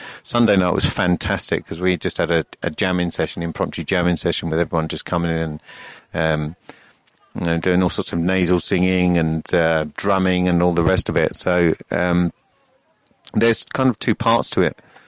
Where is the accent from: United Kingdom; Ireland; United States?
United Kingdom; Luton, East of England; Well, I was dug up from Luton. I grew up in a very normal family.